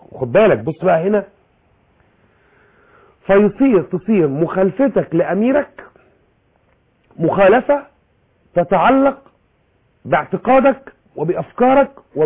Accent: Egypt

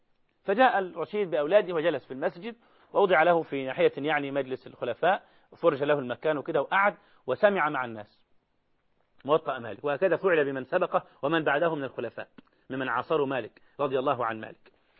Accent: Egypt

